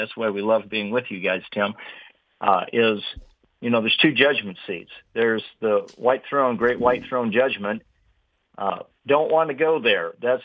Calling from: Indianapolis, Indiana, United States; Sunny Indianapolis.

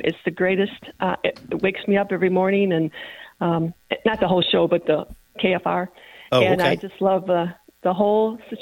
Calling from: Grant, Michigan, United States; I'm calling from Grant, Michigan.

